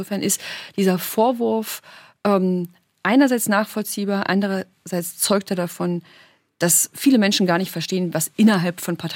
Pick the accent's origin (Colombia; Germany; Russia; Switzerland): Germany; Gerade wenn man weiß, dass ich hinter dem Eisernen Vorhang groß geworden bin in der DDR